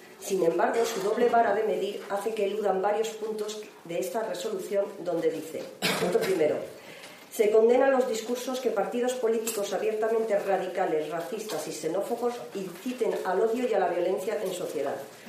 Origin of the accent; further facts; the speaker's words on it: Spain; Nosotros somos tan españoles como ustedes